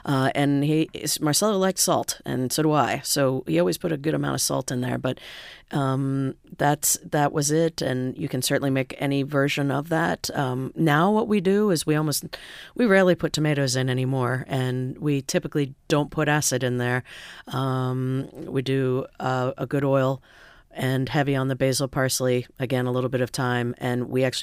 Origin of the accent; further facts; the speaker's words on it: Midwest, United States; I grew up in the Midwest and I just did not grow up with good seafood.